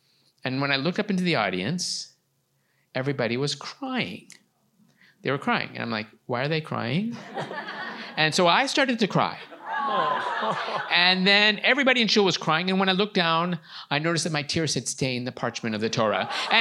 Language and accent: English; Chicago, Illinois, United States; So born and raised in Chicago, yay Chicago.